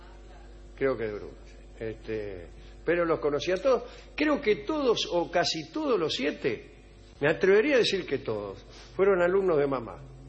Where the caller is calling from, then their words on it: Virrey del Pino, Buenos Aires Province, Argentina; Vengo de Virrey del Pino.